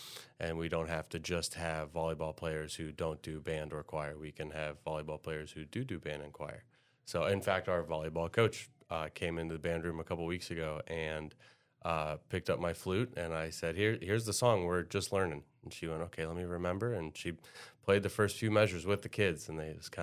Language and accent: English; Amherst, Ohio, United States; So I'm originally from Amherst, Ohio, which is up in between Cleveland and Cedar Point.